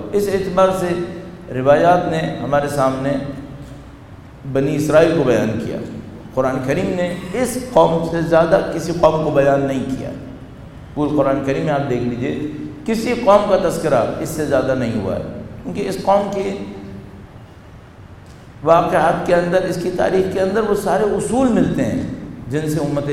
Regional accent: Pakistan; born there; میں یہاں مرنا چاہتا ہوں, پاکستان یہاں پیدا ہوا ہوں, یہیں مرنا چاہتا ہوں, یہاں قبر دیکھنا چاہتا ہوں اپنی.

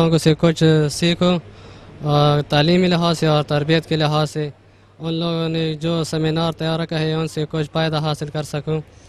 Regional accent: Parachinar, Khyber Pakhtunkhwa, Pakistan; میں پارا چنار سے تعلق رکھتا ہوں.

